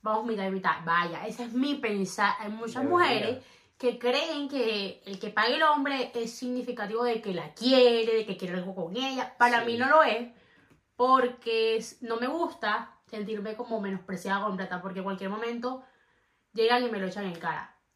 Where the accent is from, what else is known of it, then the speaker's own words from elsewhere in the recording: Barranquilla, Atlántico, Colombia; en mi país, más exactamente en Barranquilla, de donde yo soy, pero que no sepan, soy de Colombia.